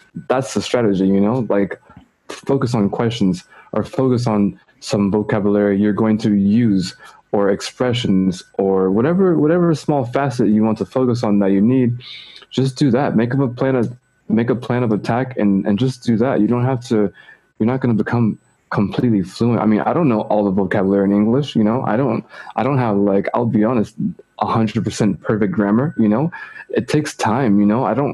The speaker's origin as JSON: {"language": "English", "town": "San Francisco", "region": "California", "country": "United States", "moved": "as an adult", "lives_now": "Spain", "said": "So I'm from San Francisco, California. To be more specific, I'm from the North Bay, which is across the Golden Gate Bridge, you know, 45 minutes. I left California to travel and backpack, and I was traveling around Europe."}